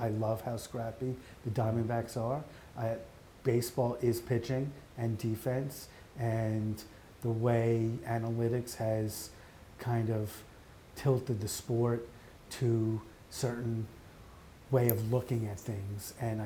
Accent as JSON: {"language": "English", "region": "New York", "country": "United States", "tie": "born or raised there", "said": "I grew up on Long Island."}